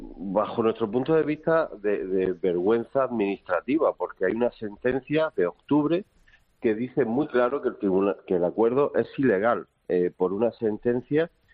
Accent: Andalusia, Spain; La región de donde yo soy, de Andalucía

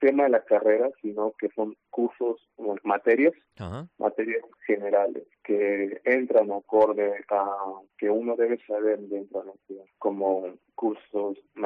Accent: Lima, Peru; now in Pontevedra, Spain; Yo soy de Lima y la verdad es que para nada no llueve como aquí en Pontevedra.

